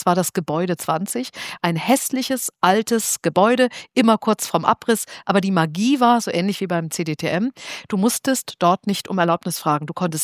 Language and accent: German; Kiel, Schleswig-Holstein, Germany; meine Heimatstadt Kiel plant eine Straßenbahn bis 2034.